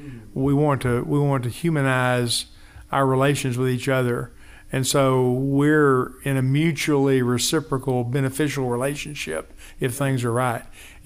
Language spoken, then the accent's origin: English; Richardson, Texas, United States; I grew up in the area. I grew up in Richardson.